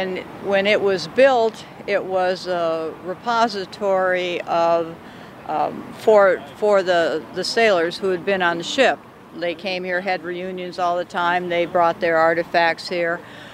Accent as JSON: {"language": "English", "town": "Clear Lake", "region": "South Dakota", "country": "United States", "tie": "born or raised there", "moved": "as an adult", "lives_now": "Sioux Falls, United States", "said": "I am a South Dakotan. I grew up in Clear Lake, and then I was gone for 38 years during my Navy career, and then I moved back home to South Dakota in about 7 years ago, and I live here in Sioux Falls."}